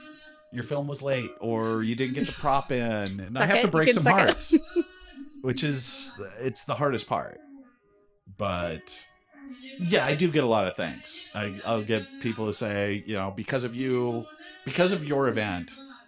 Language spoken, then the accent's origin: English; San Jose, California, United States; I grew up in San Jose, California.